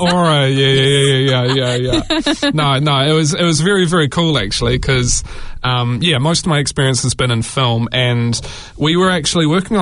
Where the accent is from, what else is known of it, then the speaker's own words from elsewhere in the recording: Christchurch, Canterbury, New Zealand; also born or lived in Wellington; now in Auckland, New Zealand; I'm from North Canterbury, from Christchurch originally, and made the journey to Wellington for film work.